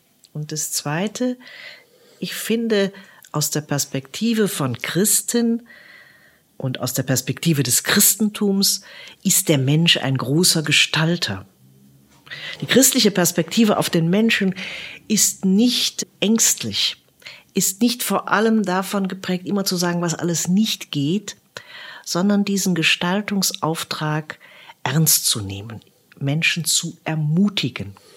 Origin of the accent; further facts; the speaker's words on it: Rhineland, Germany; Und die Schwaben und die Badener sind mit mir als Rheinländerin dann ja auch ganz gut umgegangen.